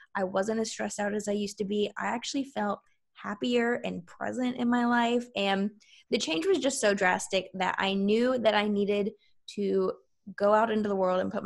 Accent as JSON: {"language": "English", "region": "South Carolina", "country": "United States", "lives_now": "Washington State, United States", "said": "When he first got transferred out to Washington State, which we're originally from South Carolina"}